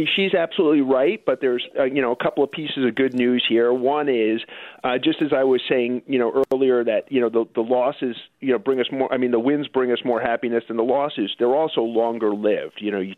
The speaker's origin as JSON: {"language": "English", "town": "Queens", "region": "New York", "country": "United States", "tie": "born or raised there", "said": "I grew up in Queens near Shea Stadium"}